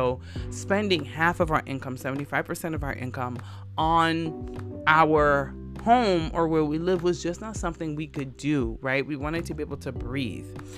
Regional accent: Jersey City, New Jersey, United States; because I grew up in Jersey City, and I felt like the aspiration was, oh, you should move out, right, and move on up.

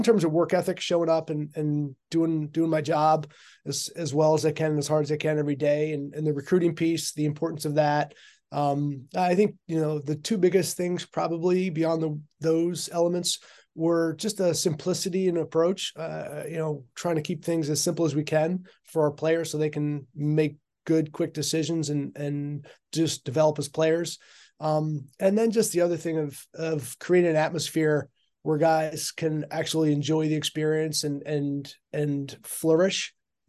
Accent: New Canaan, Connecticut, United States; Growing up in Connecticut, New Canaan.

